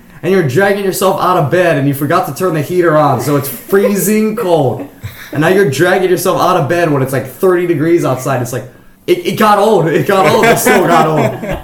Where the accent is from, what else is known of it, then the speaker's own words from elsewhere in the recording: Maui, Hawaii, United States; Yes, I did. I was born and raised on Maui.